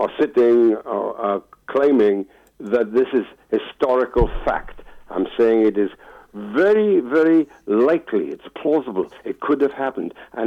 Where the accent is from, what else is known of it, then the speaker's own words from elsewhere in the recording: Wales, United Kingdom; born there; I was born in Wales, and hence the music and the opera.